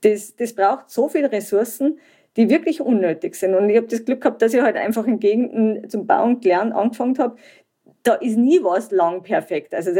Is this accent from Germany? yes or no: yes; Germany; Am Anfang habe ich geglaubt, ich komme aus Deutschland, ich muss perfekten Technologien mitbringen